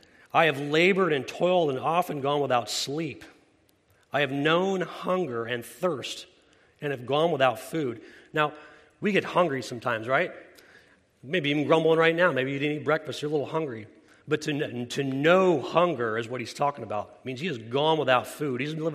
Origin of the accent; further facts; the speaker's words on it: Spring Hill, Florida, United States; Now, I grew up in Spring Hill, Florida.